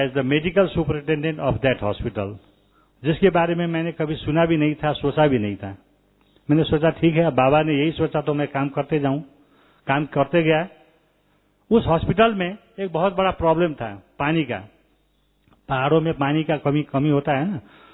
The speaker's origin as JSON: {"language": "Hindi", "country": "Nepal", "second_language": "Hindi", "said": "मैं भी नेपाल से आ गया."}